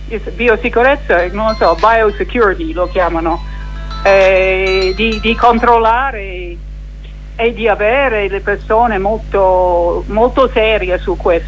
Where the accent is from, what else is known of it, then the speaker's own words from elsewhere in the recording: Australia; Italian is a second language; now in Italy; io australiana volevo tornare a casa quest'estate, impossibile, mi hanno detto forse, vabbè, io potevo andare da sola essendo australiana e stare in quarantena